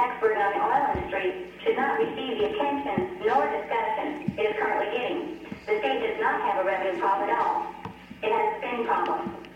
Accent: Cordova, Alaska, United States; I'm a lifelong resident of Alaska, born and raised in Cordova.

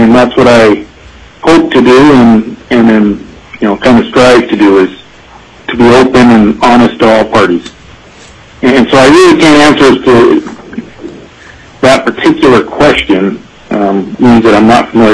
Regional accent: Yakutat, Alaska, United States; I do know that growing up in Yakutat, we've hunted on federal land most of my life

